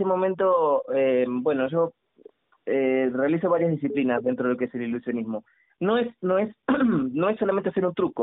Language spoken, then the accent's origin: Spanish; Argentina; also born or lived in United States; now in Mexico; yo soy argentino, pero vivo aquí en México